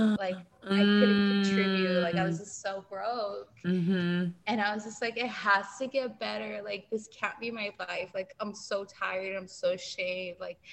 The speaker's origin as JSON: {"language": "English", "town": "East Los Angeles", "region": "California", "country": "United States", "said": "And I'm from East LA."}